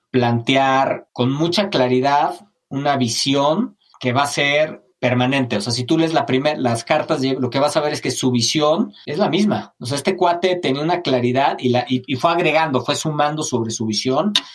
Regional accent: Mexico; Mira, como muchos mexicanos, admiro a mi mamá.

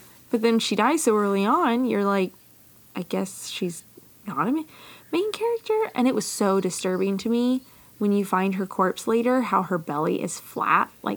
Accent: Midwest, United States; Courtney and I grew up in the Midwest around cornfields.

